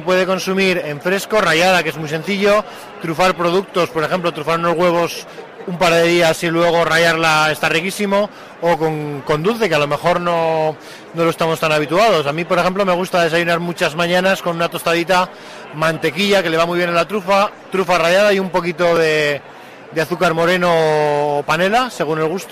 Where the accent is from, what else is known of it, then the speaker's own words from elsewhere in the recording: Spain; pero los grandes productores somos los españoles.